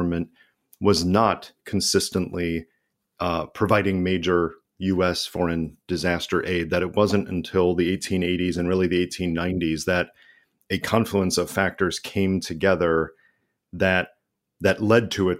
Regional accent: United States; at least for me as an American, it mm-hmm. never occurred to me that there wasn't the American Red Cross

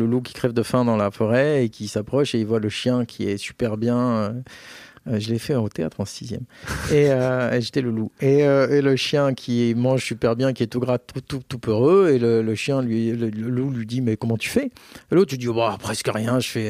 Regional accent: Rome, Lazio, Italy; French is a second language; now in Milan, Italy; Milan, même si je m'y éclate, c'est quand même une ville qui qui me fait honte parce que je suis de Rome, tu vois

